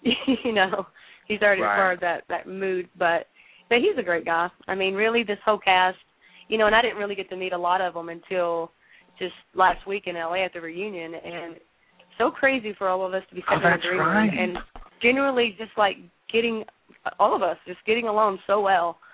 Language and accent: English; Arkansas, United States; born there; I was born in Arkansas, and he was kind of a country guy.